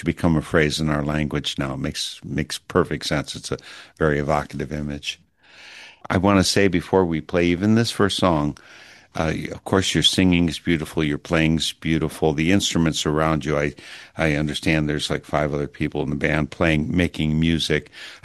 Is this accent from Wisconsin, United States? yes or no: yes; Wisconsin, United States; I'm from Wisconsin and we don't know those fancy East or West Coast things.